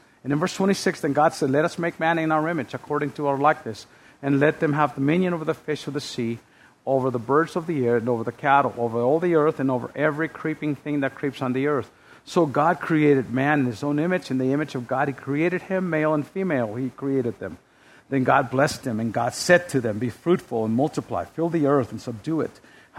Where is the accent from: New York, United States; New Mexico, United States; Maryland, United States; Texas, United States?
New Mexico, United States; Growing up in the New Mexico desert, we have a thing called horny toads.